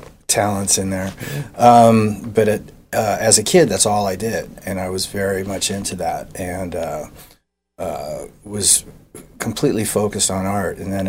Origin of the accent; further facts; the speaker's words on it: England, United Kingdom; born there; because I was born in England, right?